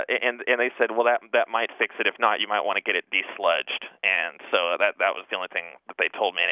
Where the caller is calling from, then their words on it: San Antonio, Texas, United States; I'm calling from San Antonio, Texas.